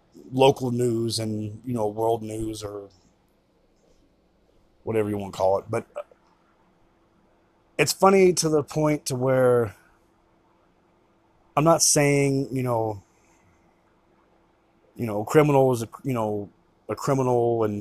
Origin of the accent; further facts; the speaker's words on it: Kansas, United States; born there; also born or lived in Indiana; now in Colorado, United States; I'm 47 years old. I was born in Kansas. Unfortunately, lived in Indiana for 12 years. I did go to school in Missouri. I've been in Colorado 8 years